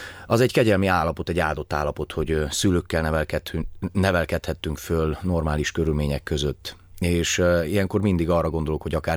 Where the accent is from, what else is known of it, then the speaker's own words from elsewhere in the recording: Sâncraiu, Cluj County, Romania; kalotaszegi vagyok, Zsobok mellett nevelkedtem Kalotaszentkirályon